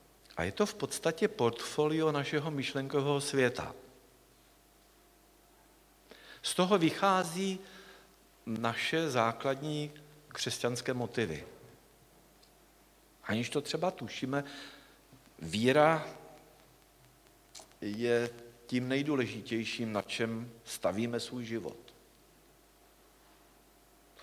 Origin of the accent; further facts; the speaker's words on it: Moravia, Czechia; born there; já od dětství o sobě říkám, že jsem narodil na Moravě, že jsou pragmatik